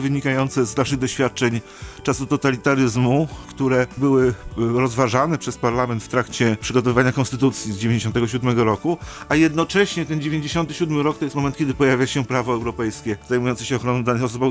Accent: Gdańsk, Pomeranian Voivodeship, Poland; moja mama jest kociewianką i tutaj z Kociewia pochodzi. I sam w wieku 3 lat przeprowadziłem się do Gdańska i tak naprawdę wszystko, co pamiętam, to jest Pomorze.

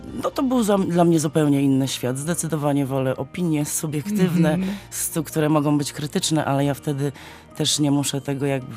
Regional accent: Gdańsk, Pomeranian Voivodeship, Poland; Ja jestem urodzoną gdańszczanką, po prostu dziewczyną z nadmorza. Ja kocham to miasto po prostu pełnym sercem. Cieszę się, że urodziłam się w tym mieście

